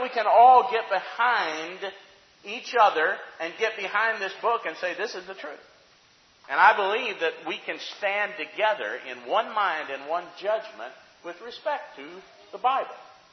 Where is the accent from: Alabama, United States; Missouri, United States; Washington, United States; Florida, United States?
Alabama, United States; I am an American. I am an Alabamian, you know. I speak with pride about that sometimes. I love being from the South. I love being from Alabama.